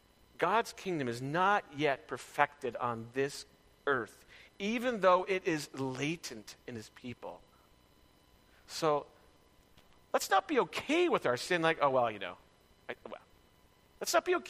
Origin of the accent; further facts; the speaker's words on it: Chilliwack, British Columbia, Canada; I'm from Chilliwack. Want to try that one out?